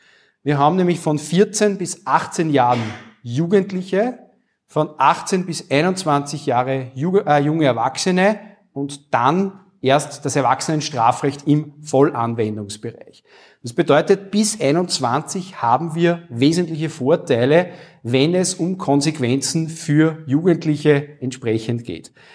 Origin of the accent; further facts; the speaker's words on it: Wels, Upper Austria, Austria; ich komme aus Wels, Oberösterreich